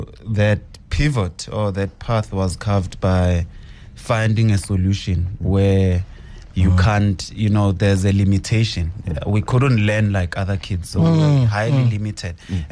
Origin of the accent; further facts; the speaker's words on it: Soweto, Gauteng, South Africa; Growing up in Pimville, Esoweto, my upbringing was both beautiful and also had survival.